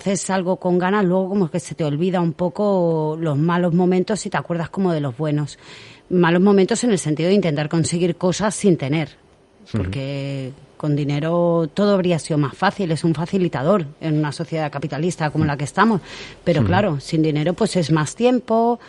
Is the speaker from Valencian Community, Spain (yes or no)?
no; Catalonia, Spain; porque nosotros somos del Vallés Occidental.